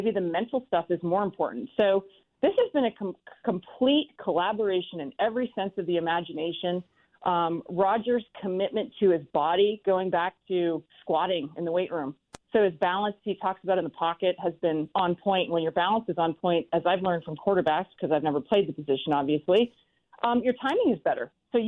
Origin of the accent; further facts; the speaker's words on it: Canada; When you're growing up in Canada as a little kid